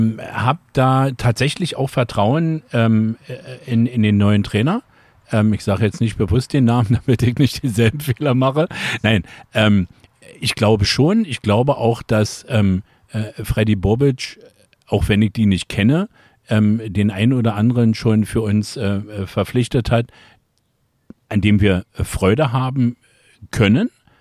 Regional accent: Berlin, Germany; als Berliner, als Herthaner.

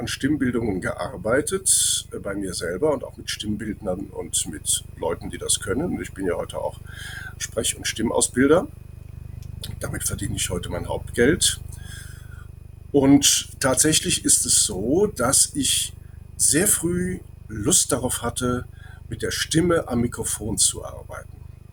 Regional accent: Andernach, Rhineland-Palatinate, Germany; ich komme aus Andernach, da gibt es den Kranenberg.

